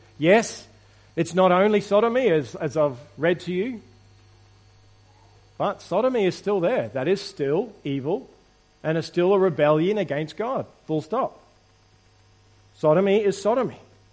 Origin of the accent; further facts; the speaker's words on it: Queensland, Australia; I'm a Queenslander. I'll always be a Queenslander.